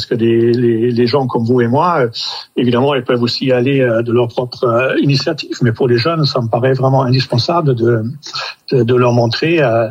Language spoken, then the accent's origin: French; Germany; French is a second language; Moi, je suis né en Allemagne en 1954